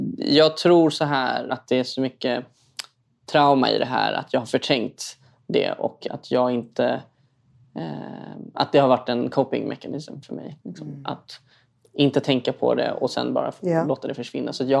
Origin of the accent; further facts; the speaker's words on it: Stockholm County, Sweden; Uppvuxen i en förort i Stockholm.